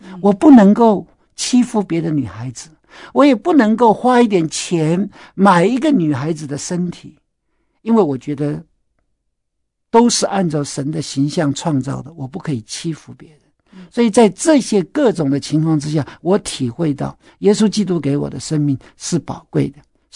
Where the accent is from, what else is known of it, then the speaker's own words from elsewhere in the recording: Taiwan; also born or lived in China; 以后呢，我10岁来到台湾，那我是一个很普通的人